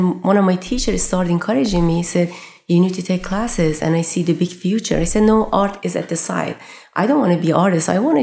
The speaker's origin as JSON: {"language": "English", "country": "Iran", "tie": "born or raised there", "said": "when I was growing up in Iran, we had war for 8 years."}